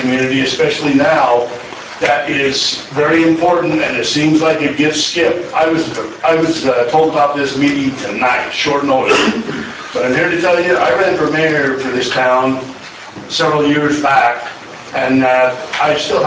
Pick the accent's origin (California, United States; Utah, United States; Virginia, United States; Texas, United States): Utah, United States; I was born and raised in Utah, and I spent a lot of time as a kid.